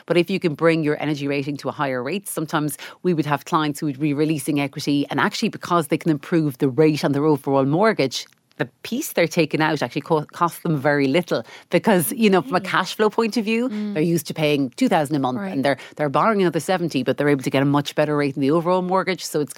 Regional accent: Ireland; Because we're, as an Irish consumers, we're so bad at switching, right?

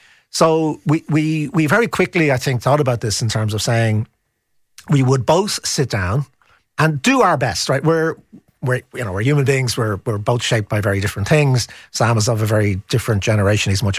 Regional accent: Ireland; as an Irish person.

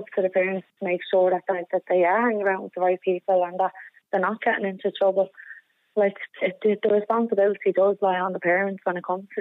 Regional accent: Dublin, Leinster, Ireland; Like myself, I grew up in Inchicore, and I turned out all right, you know.

